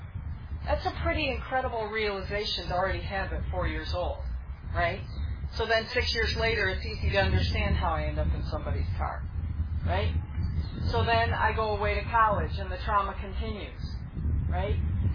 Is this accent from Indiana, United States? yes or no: no; Michigan, United States; because I'm from Michigan.